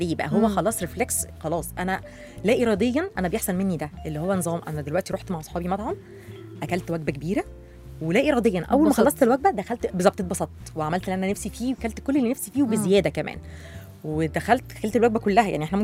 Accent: Egypt; طبعا بقى يعني مش عندنا في مصر قوي

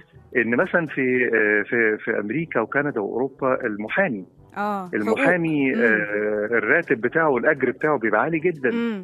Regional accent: Egypt; زي عندنا في مصر ويخش الكلية قد يفشل.

